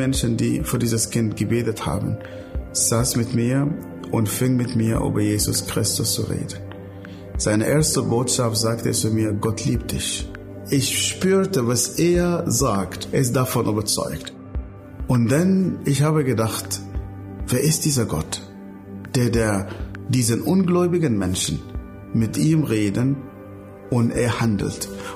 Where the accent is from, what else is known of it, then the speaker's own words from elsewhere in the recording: Northern, Sudan; Ich komme ursprünglich aus dem Nordsudan, aufgewachsen in einer Wüstenmetropole, in einer sehr, sehr großen Familie.